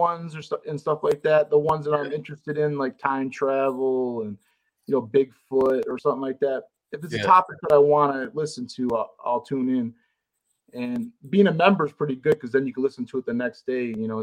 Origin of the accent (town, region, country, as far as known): Utica, New York, United States